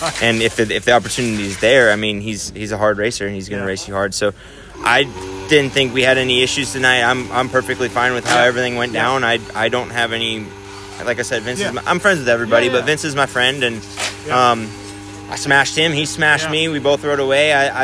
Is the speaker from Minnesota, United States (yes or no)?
yes; Minnesota, United States; I grew up in Minnesota